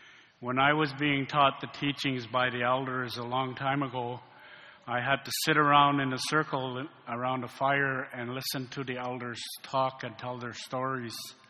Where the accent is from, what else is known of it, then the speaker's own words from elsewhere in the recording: Ontario, Canada; I come from Shawanaga First Nation.